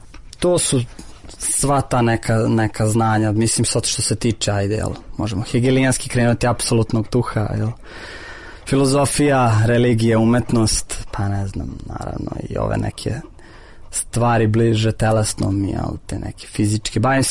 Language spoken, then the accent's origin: Serbian; Novi Sad, Vojvodina, Serbia; Dolazim iz Novog Sada, uglavnom, tamo sam rođen i odrastao i skoro ceo život, osim ovog što sam bio u, kako kaže, srpska Atina, a ja sam onda bio u Grčkom Novom Sadu, pošto sam malo studirao u Atini.